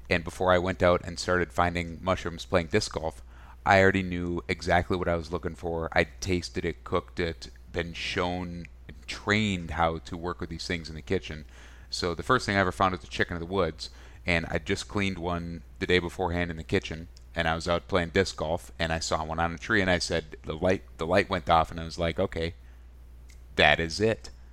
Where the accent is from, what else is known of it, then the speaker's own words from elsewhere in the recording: Minnesota, United States; also born or lived in Wisconsin; So I'm from Minnesota. But I was born in Wisconsin. I grew up in Minnesota